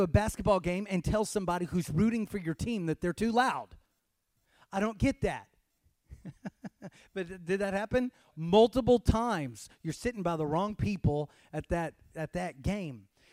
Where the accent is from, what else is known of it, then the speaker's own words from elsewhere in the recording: Waco, Texas, United States; He is from Waco, Texas, home of the national champion, Lady Bears. And we're pretty proud of it, my hometown.